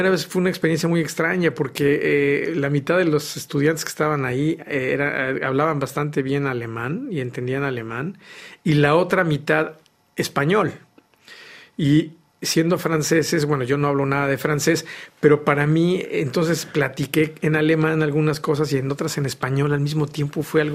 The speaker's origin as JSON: {"language": "Spanish", "country": "Mexico", "tie": "born there", "said": "Pero mi descendencia, mis abuelos vienen de España, ¿no? Y yo, aunque yo nací en México y tengo mis papás y mis abuelos son mexicanos, los bisabuelos venían de España."}